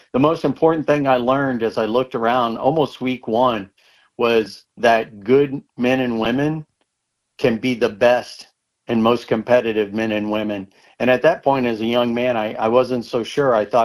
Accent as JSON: {"language": "English", "region": "the South", "country": "United States", "tie": "born or raised there", "said": "as they would say, you know, growing up in the South"}